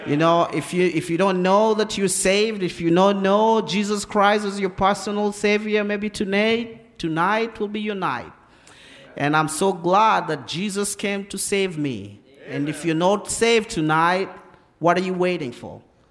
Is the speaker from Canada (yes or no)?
no; Kenya; I'm from Kenya, and you all know me. And if you don't know me … all the way from Kenya, Africa.